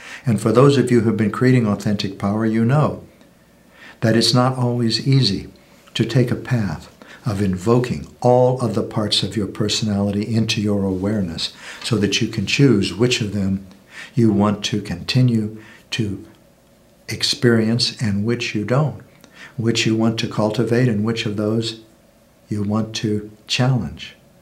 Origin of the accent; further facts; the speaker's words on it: United States; In my case, I'm male. I'm white. I'm an American.